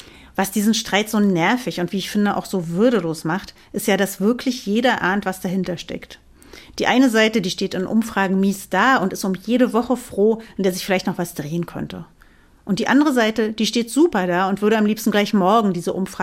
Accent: Berlin, Germany; Und als Berlinerin bin ich da ein bisschen leidgeprüft.

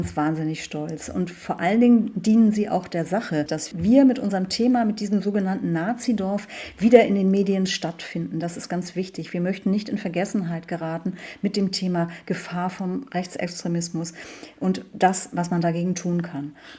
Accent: Hamburg, Germany; wir sind ja beide Großstädter, wir sind gebürtige Hamburger und haben ganz bewusst gesagt, Mitte 40, wir möchten was ganz anderes machen.

